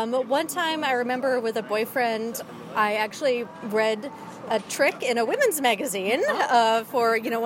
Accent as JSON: {"language": "English", "region": "New York", "country": "United States", "said": "I'm 29 and I'm from New York."}